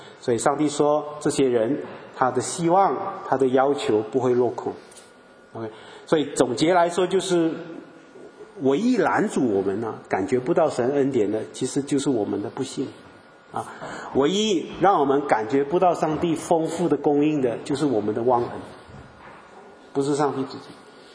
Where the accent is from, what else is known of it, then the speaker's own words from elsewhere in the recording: Malaysia; 我们亚洲的我马来西亚人就有这种毛病啊，我就发现我回去很不习惯